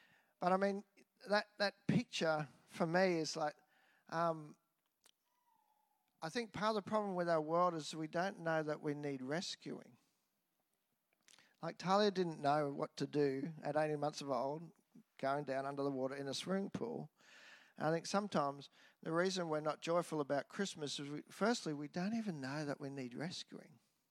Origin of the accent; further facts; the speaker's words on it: Queensland, Australia; I grew up on the Sunshine Coast in the surf, so I'm quite comfortable, probably not these days, so comfortable in a rip.